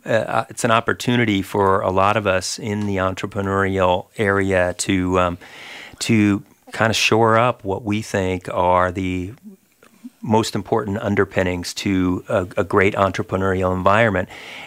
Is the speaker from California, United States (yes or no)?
yes; San Diego, California, United States; now in Jacksonville, United States; When I was hired in 2011, I'm originally from San Diego.